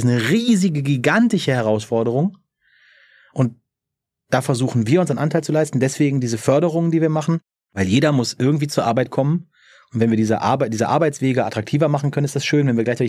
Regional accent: Monschau, North Rhine-Westphalia, Germany; Ich komme aus der Nordeifel, wunderschönen Monschau. Das ist so eine riesengroße Fläche, wo kaum Menschen wohnen.

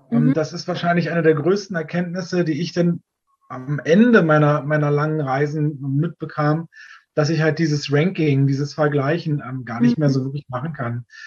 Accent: Berlin, Germany; Ich bin schon 42 und bin geboren in Staaken. Da steht jetzt lustigerweise wirklich hinter Komma Berlin. Mhm. Also sprich, ich bin halt wirklich neben der Mauer geboren und habe also auch dann mit 10 Jahren die politische Wende direkt hier im Westen von Berlin miterlebt.

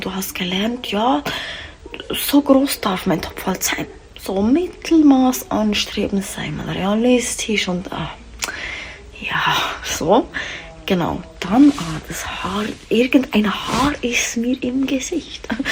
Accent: Switzerland; Ja, ich bin auch Schweizerin, wie man hört. Manchmal rutschen wir ein, zwei Wörter durch.

